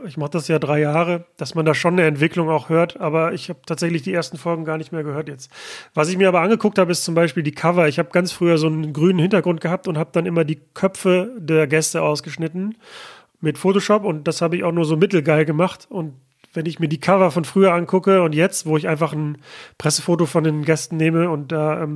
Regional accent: Mülheim an der Ruhr, North Rhine-Westphalia, Germany; es gab hier in meiner Heimatstadt Mülheim

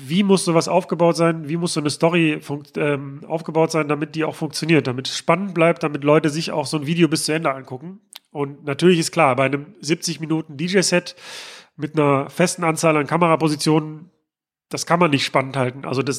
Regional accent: Mülheim an der Ruhr, North Rhine-Westphalia, Germany; Und dann war ich irgendwann mal joggen in meiner Heimatstadt, in Mülheim an der Ruhr

